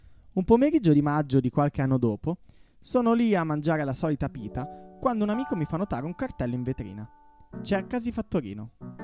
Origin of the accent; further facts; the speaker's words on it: Bologna, Emilia-Romagna, Italy; conosco bene Bologna in quanto bolognese, almeno così millanto